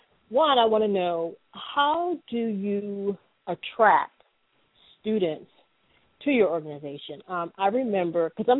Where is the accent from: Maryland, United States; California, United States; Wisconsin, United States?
Maryland, United States; I know when I'm from Maryland and I got my makeup license in Maryland